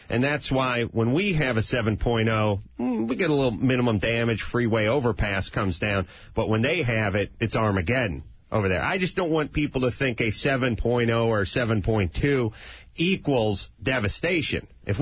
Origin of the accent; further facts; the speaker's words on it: North Hollywood, California, United States; as a 9-year-old, I didn't know what the levee was because I'm from North Hollywood.